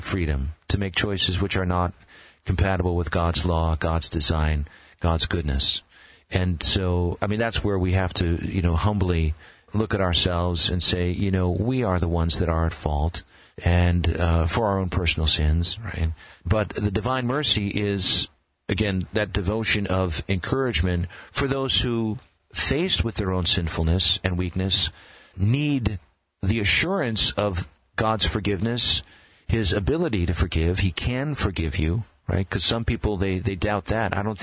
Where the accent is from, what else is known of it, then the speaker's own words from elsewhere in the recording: Milwaukee, Wisconsin, United States; I'm half Polish. I'm from Milwaukee, Wisconsin. I eat kielbasa.